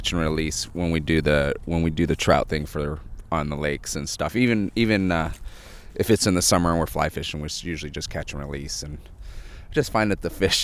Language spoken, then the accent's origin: English; Kodiak, Alaska, United States; I grew up in Kodiak, and lots of fishing over there